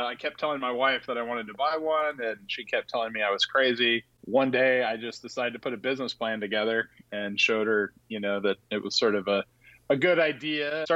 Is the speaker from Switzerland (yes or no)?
no; Marble Falls, Texas, United States; I grew up out in Marble Falls, out in the actual sort of hill country area.